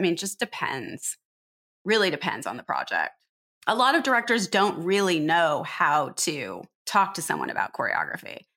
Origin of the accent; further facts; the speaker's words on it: Pomona, California, United States; also born or lived in Riverside; I came out here from, I grew up in Pomona and Riverside. I went to school at UCLA.